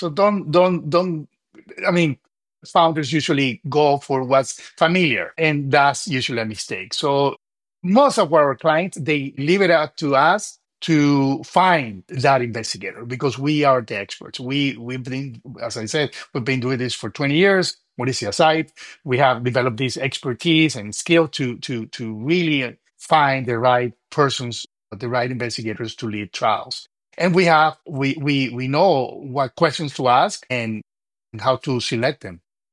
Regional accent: Colombia; English is a second language; in my home country, in Colombia

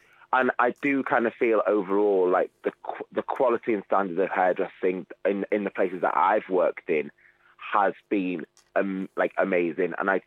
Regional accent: Wales, United Kingdom; accent: Scouse; also born or lived in Liverpool; I'm actually from North Wales, but I lived in Liverpool for 13 years.

